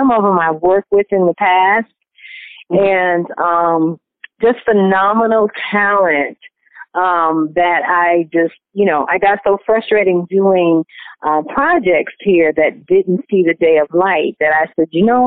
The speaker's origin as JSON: {"language": "English", "region": "New York", "country": "United States", "said": "because I am from New York, and I'm jaded."}